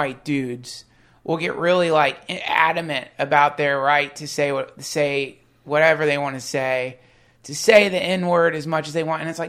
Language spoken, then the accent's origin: English; the South, United States; I grew up in the South.